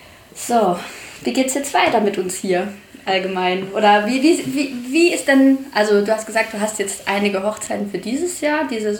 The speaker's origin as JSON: {"language": "German", "region": "Saarland", "country": "Germany", "said": "alle, die zuhören, wahrscheinlich auch Saarländer sind. Also ich hoffe es. Alle anderen dürfen nicht verstehen."}